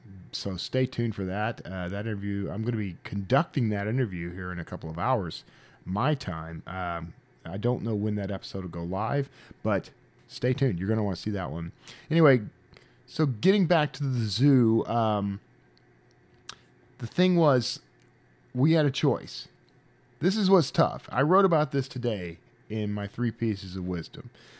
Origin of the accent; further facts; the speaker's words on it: Wild Peach, Texas, United States; also born or lived in Brazoria; in Brazoria, Texas, the town where I was born and grew up. I grew up in Wild Peach, Texas, but Brazoria was like town.